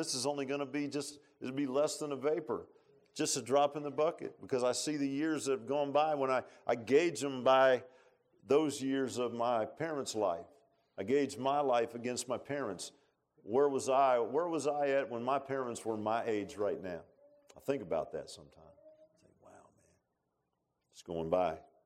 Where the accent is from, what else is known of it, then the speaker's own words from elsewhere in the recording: Virginia Beach, Virginia, United States; I grew up in Virginia Beach, and I go, and every now and then when we go down there, I always go by the old homestead.